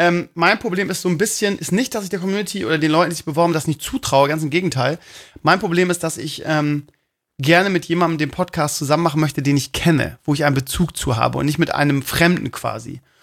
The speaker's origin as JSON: {"language": "German", "region": "Bremen", "country": "Germany", "said": "Ja, ich bin Bremer."}